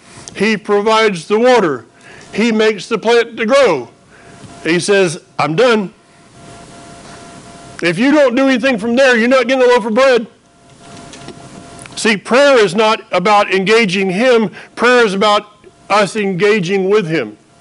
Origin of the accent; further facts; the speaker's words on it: Florida, United States; Now, I grew up in North Florida where we have oak.